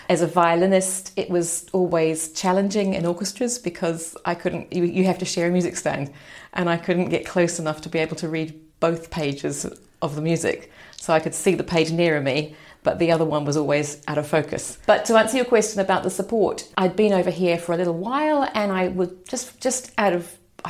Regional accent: New Zealand; now in United Kingdom; originally I came here from New Zealand to pursue a career as a violinist.

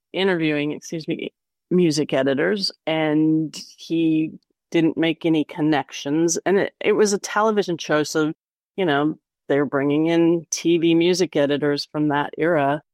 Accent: Montana, United States; Plus, we're both from Montana. So we were talking about Montana.

